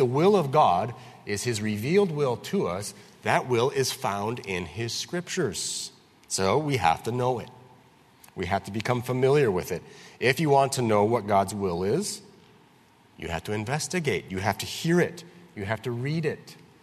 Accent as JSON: {"language": "English", "region": "Wisconsin", "country": "United States", "tie": "born or raised there", "said": "like where I grew up in Wisconsin, I lived along the St. Croix River"}